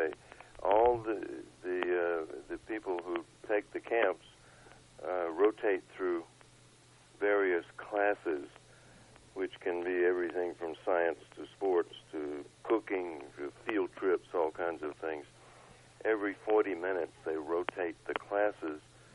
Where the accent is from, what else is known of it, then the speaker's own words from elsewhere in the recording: Georgia, United States; moved away as an adult; I grew up in Georgia on a farm, but we went off and picked wild berries.